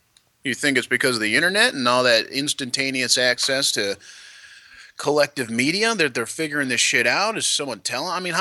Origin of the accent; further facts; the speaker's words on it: Michigan, United States; I grew up in the Midwest, too, in Michigan, and it was the community that raised the kids as a whole.